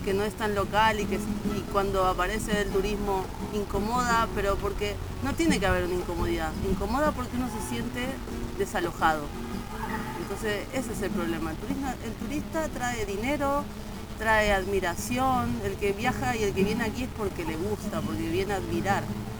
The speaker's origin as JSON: {"language": "Spanish", "region": "Buenos Aires", "country": "Argentina", "said": "Yo vengo de Buenos Aires, de la capital, y en la capital, en una ciudad grande"}